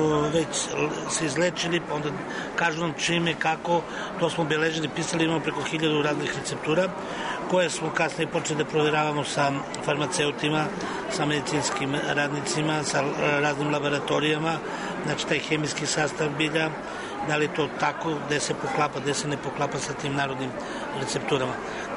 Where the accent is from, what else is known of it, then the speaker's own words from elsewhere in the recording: Donji Dušnik, Nišava District, Serbia; born there; u mom kraju, tamo gde sam rođen, u Donjem Dušniku, odnosno u Sopotnici.